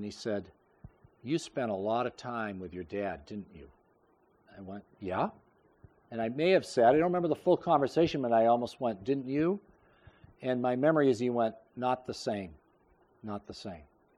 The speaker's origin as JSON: {"language": "English", "town": "Falmouth", "region": "Maine", "country": "United States", "tie": "born or raised there", "lives_now": "Durham, United States", "said": "I never lived in Durham growing up. I grew up in Falmouth. We drove up here to church every Sunday. And we had a lot of friends and family in the Durham-Lisbon area"}